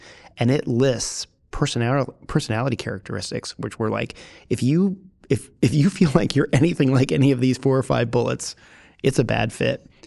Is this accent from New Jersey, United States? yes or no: yes; New Jersey, United States; And, I'm from New Jersey, so I do a lot of guys, you know, like